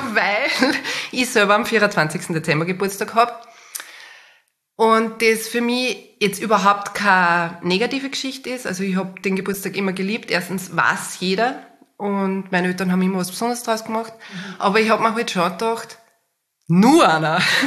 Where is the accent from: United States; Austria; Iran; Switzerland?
Austria; Upper Austria; Ich bin gebürtige Oberösterreicherin, wie man gleich hören wird, wohne aber mittlerweile mit meiner Familie im Wienerwald, weil wir einfach beruflich in Wien zu tun haben.